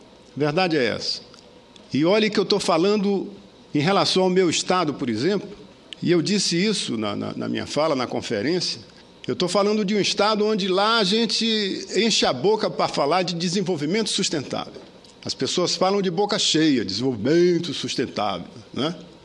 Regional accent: Rio Branco, Acre, Brazil; a 500 metros da casa onde eu fui criado, em Rio Branco, eu pescava

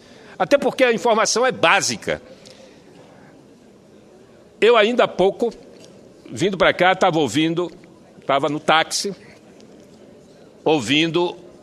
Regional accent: Amapá, Brazil; Eu sou de uma das regiões mais isoladas desse país. Eu sou do Amapá, da margem esquerda do Rio Amazonas.

